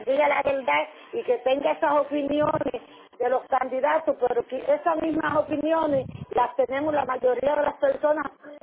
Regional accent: Puerto Rico; yo vivo mejor aquí en Puerto Rico, no me gusta viajar. Ya yo viajé mucho, fui a México, a todos sus sitios, fui a México, fui a un montón de estados, y a Costa Rica, Nueva York, eso, pero no me gusta, yo soy más puertorriqueña.

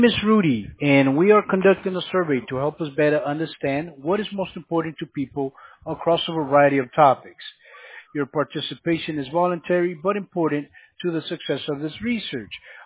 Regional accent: San Francisco, California, United States; also born or lived in North Bay; I'm from California originally, sir.

